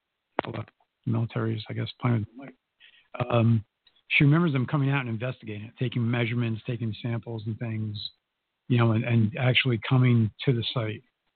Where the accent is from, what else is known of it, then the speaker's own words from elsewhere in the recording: Budd Lake, New Jersey, United States; That's why I grew up in Bud Lake.